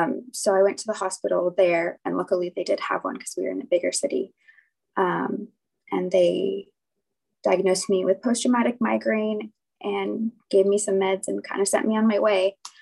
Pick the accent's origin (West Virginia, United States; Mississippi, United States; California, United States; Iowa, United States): California, United States; San Diego; I'm 27 and I'm from San Diego.